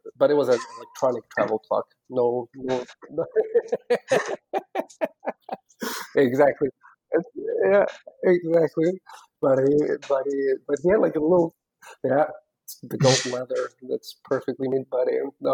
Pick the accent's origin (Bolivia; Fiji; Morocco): Bolivia; moved away as an adult; now in Boston, United States; so I was born and raised in Bolivia, and then afterwards ended up coming to the U.S. for college, and then basically life happened, and ended up staying and locating here in Boston, Massachusetts, where I've been residing for a while now. I'd say over, 13 years, 14 years now.